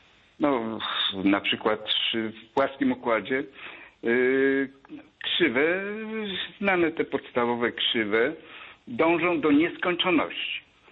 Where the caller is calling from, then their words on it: Greater Poland Voivodeship, Poland; jestem z Wielkopolski.